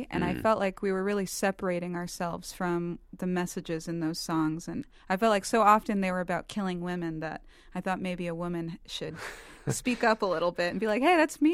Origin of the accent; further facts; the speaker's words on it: New York City, New York, United States; I feel very happy that I grew up in New York City because I come here and oftentimes with people in our band, they've either never been here before or they're not from here.